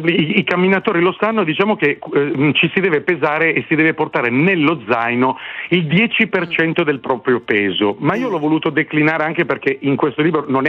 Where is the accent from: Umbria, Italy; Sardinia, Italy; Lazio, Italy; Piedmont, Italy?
Piedmont, Italy; Turin; a Torino, che è l'altra mia casa natale, perché io sono torinese